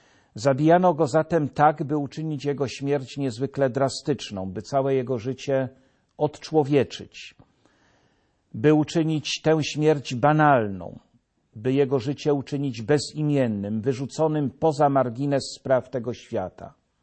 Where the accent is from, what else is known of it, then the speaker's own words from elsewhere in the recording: Jelenia Góra, Lower Silesian Voivodeship, Poland; Ten dzień spędzałem już w rodzinnej Jeleniej Górze, idąc najpierw w godzinach południowych ulicami miasta, mojego miasta